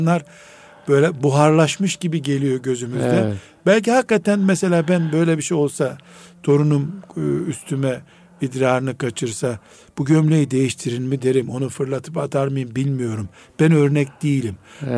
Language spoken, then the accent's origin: Turkish; Black Sea Region, Turkey; Karadeniz kültüründen örnek veriyorum. Sadece iyi anlaşılsın diye benim, evet, memleketimden.